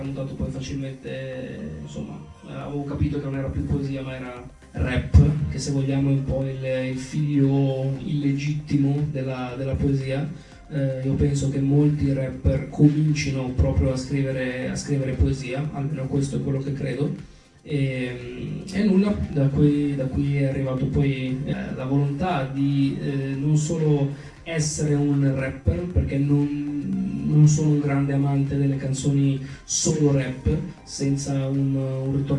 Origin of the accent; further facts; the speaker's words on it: Desio, Lombardy, Italy; E sono di Desio, vicino a Monza.